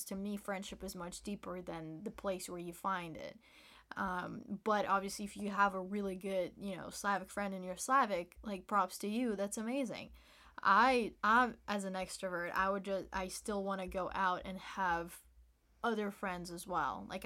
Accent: Uzbekistan; since I grew up in Uzbekistan, there is a lot of Korean communities there.

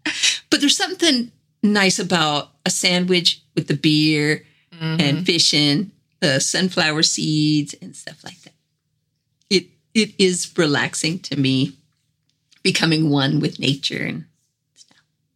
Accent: Mississippi, United States; And I grew up down south in Mississippi, so we would go crabbing.

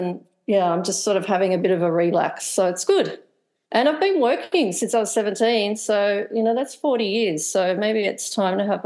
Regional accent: Melbourne, Victoria, Australia; We're both originally from Melbourne, so this is where we've been for about 12 years and we love it.

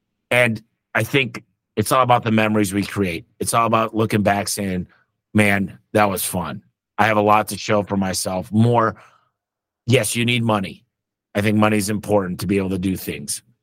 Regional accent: Detroit, Michigan, United States; look, I came from Detroit. I didn't have anything.

